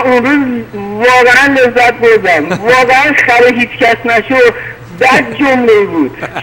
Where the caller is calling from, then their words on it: Karaj, Alborz, Iran; من 27 سالم از کرج هستم.